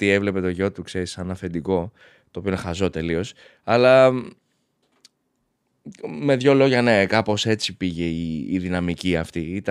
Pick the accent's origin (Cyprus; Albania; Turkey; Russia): Albania; now in Greece; Συνήθως εγώ σαν Αλβανός έμπαινα στην ελληνική ομάδα.